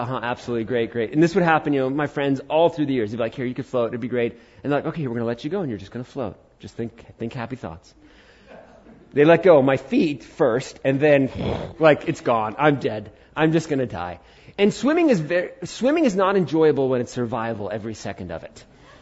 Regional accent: India; I'm Indian.

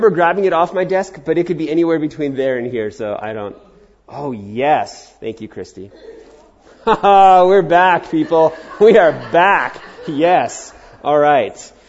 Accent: New York, United States; I remember, you know, growing up in New York, I remember that it's interesting. You know, I grew up in the 80s.

